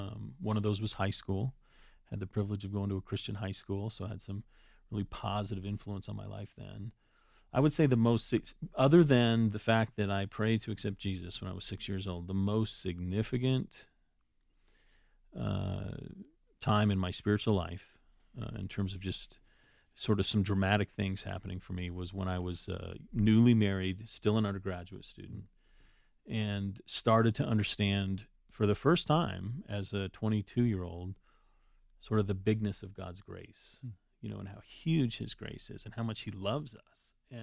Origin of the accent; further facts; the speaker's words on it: California, United States; I really associate with California, so when someone asks me, where are you from? Southern California. That's where I grew up, about an hour north of San Diego.